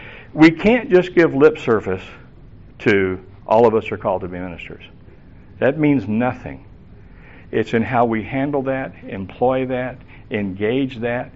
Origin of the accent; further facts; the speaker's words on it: Tennessee, United States; But actually, growing up in Tennessee, I was prepared for that culture and knew that I understood it.